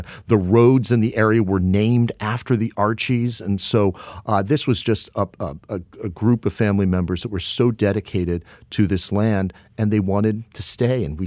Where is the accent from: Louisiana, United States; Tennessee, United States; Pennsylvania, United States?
Pennsylvania, United States; Pittsburgh; including in my hometown of Pittsburgh, where the mayor of Pittsburgh in the late 1990s wanted to condemn a fifth of downtown Pittsburgh